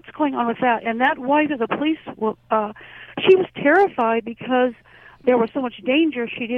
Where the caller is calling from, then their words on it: Columbia River Gorge, United States; I'm calling from Columbia River Gorge